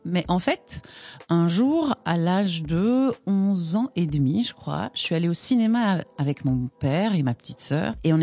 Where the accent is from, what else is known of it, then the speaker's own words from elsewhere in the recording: La Louvière, Wallonia, Belgium; j'ai commencé à l'académie de ma ville, parce que je viens de la Louvière.